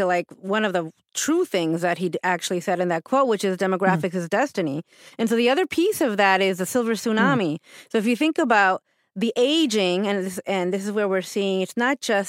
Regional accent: Puerto Rico; now in United States; you and I grew up in Puerto Rico, where you have all the generations living like within, you know, five blocks of each other

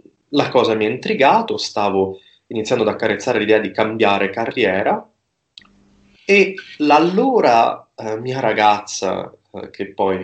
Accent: Termoli, Molise, Italy; io provengo dal Molise, da Termoli, che è una delle città più grandi del Molise, 35.000 persone, quindi vengo da una parte del mondo estremamente rurale.

